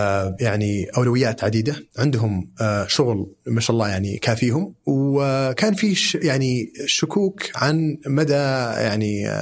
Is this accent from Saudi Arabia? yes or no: yes; Saudi Arabia; عندنا في السعوديه